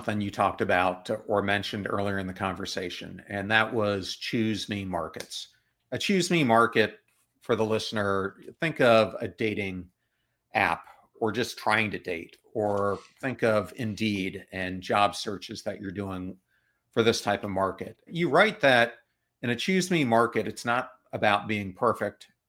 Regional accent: Pennsylvania, United States; I'm a huge Philadelphia Eagles fan because I grew up in Pennsylvania.

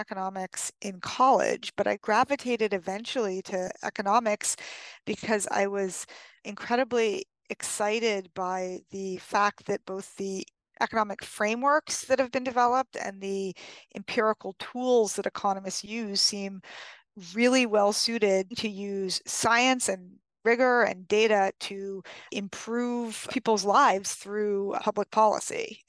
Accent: New York City, New York, United States; I grew up in New York City. Both of my parents are academics, or both biologists, actually.

